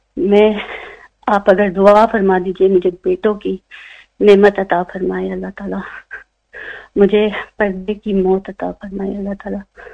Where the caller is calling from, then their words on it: United Kingdom; You کے سے. You کے سے.